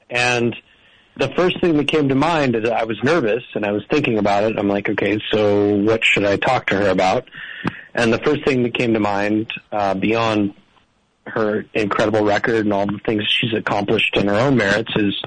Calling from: Reno, Nevada, United States; from Reno.

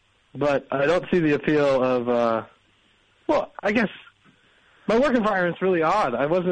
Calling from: Brooklyn, New York, United States; I'm in Brooklyn right now.

